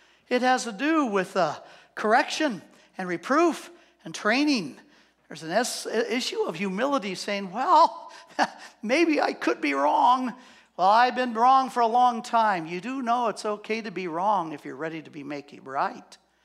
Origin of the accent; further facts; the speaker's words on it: Scottsdale, Arizona, United States; I'm from Scottsdale. And some people call it Snotsdale.